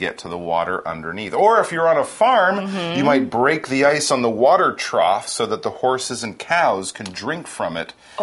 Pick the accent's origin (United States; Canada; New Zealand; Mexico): Canada; I'm from Canada.